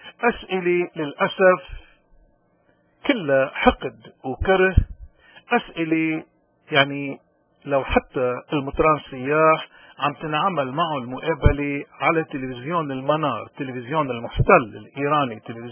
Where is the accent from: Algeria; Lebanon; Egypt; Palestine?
Lebanon; ونحن كشعب لبناني ومعنا شعوب المنطقة كلها دفعنا الثمن